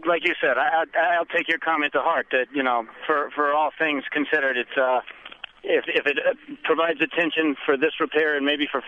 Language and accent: English; Mississippi, United States; now in Boston, United States; I grew up in Mississippi. I was in Boston for Katrina and went down to help out.